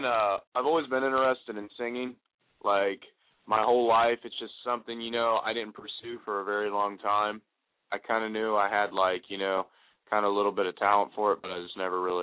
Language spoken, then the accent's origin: English; Grove City, Ohio, United States; Yes, sir. I'm from Grove City, Ohio.